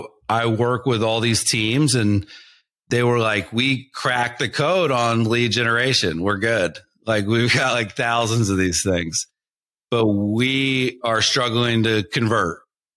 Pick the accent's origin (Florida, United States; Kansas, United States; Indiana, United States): Florida, United States; also born or lived in Cleveland; And I got married, had a child, like, and I just didn't want to live in Cleveland because I was from Florida.